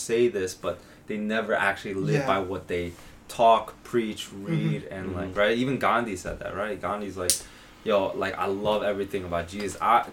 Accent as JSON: {"language": "English", "country": "South Korea", "said": "I'm Korean and I grew up in the Korean church."}